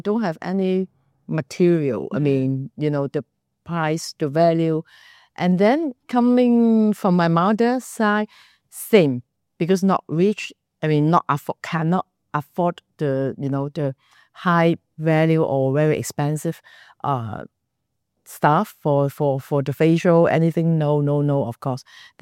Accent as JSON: {"language": "English", "town": "Chuzhou", "region": "Anhui", "country": "China", "second_language": "English", "said": "And I'm from Chuzhou. I mean, the family is from Chuzhou."}